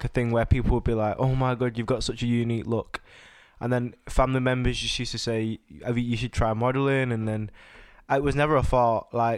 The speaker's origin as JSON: {"language": "English", "town": "Manchester", "region": "North West England", "country": "United Kingdom", "also_born_or_lived": "London", "said": "I'm 22 years old. I'm from Manchester."}